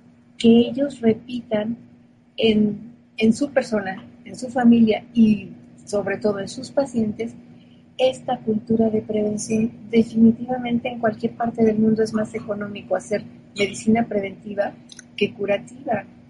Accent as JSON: {"language": "Spanish", "country": "Mexico", "said": "ves que en mi país, en México, el porcentaje de diabéticos es altísimo."}